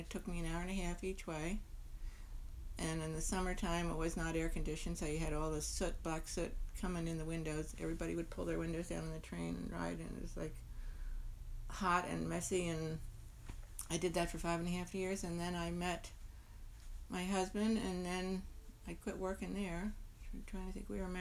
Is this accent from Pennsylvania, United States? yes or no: no; Asbury Park, New Jersey, United States; also born or lived in St. Petersburg, Florida; I grew up in Asbury Park, New Jersey, plus St. Petersburg, Florida.